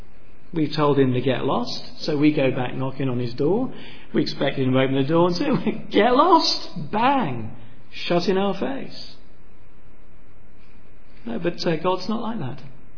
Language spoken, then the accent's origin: English; Mombasa County, Kenya; I was born and brought up in Kenya, and we were down on the Kenyan coast. Well, we were in the most idyllic, wonderful house right on the beach, right on the seafront, and just south of the harbour, Mombasa Harbour.